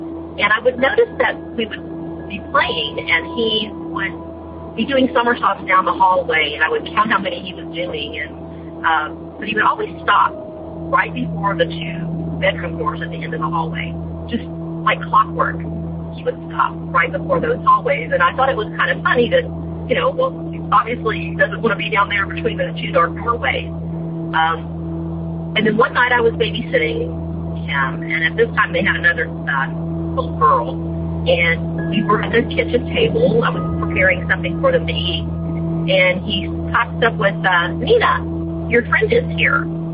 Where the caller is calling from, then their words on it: Florida, United States; I'm calling you from Florida.